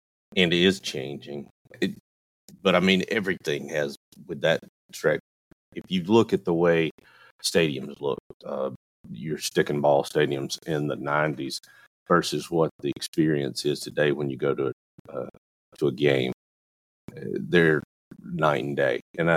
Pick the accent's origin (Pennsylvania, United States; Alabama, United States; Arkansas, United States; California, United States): Alabama, United States; That's how born and raised in Talladega County. It was kind of just a part of everything.